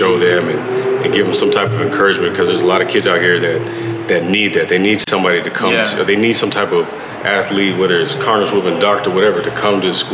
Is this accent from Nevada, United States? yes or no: no; Jacksonville, Florida, United States; And now I have a golf tournament coming up March 1st in my hometown of Jacksonville.